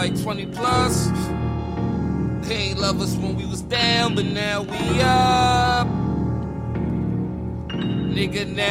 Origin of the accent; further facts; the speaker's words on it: Bronx, New York, United States; I'm from the Bronx, I don't care about the acceptance.